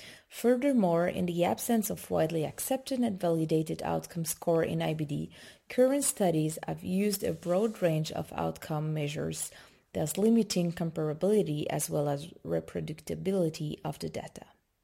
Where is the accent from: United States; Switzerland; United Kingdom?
Switzerland; Geneva; I'm a gastroenterologist from Geneva, Switzerland.